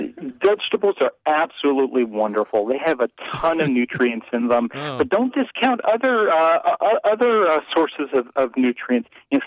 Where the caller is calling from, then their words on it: Baltimore, Maryland, United States; I'm in Baltimore, Maryland.